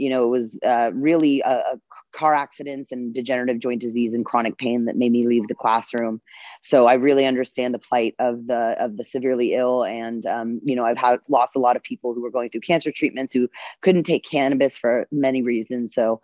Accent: Castro Valley, California, United States; being a Jew and being the only Jew where I grew up in Castro Valley, and being born of the last of the family that didn't die in the Holocaust

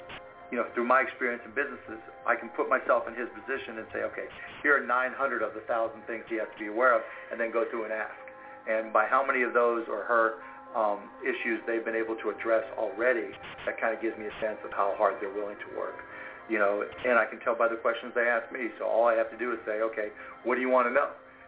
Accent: Pittsburgh, Pennsylvania, United States; I mean, I grew up in Pittsburgh

